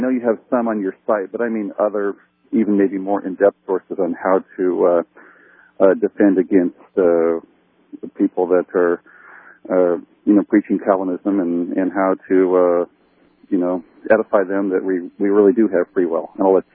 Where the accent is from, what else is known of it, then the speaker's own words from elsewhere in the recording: Portland, United States; from Portland.